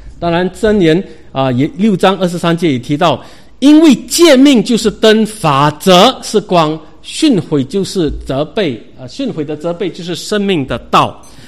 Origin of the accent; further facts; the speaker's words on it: China; 畏就好像我们中国人很明白这事情